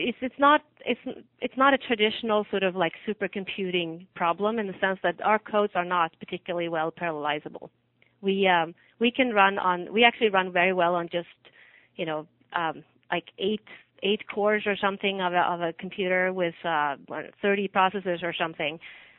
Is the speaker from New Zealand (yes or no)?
no; Sweden; in Sweden many years ago. I did my PhD in Stockholm. I'm from Sweden originally.